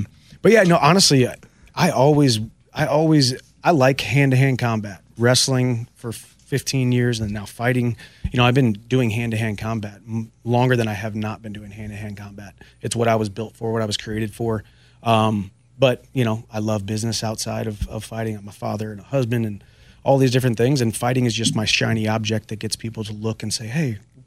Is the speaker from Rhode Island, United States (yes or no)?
no; Missouri, United States; She's from Missouri. I'm from Missouri.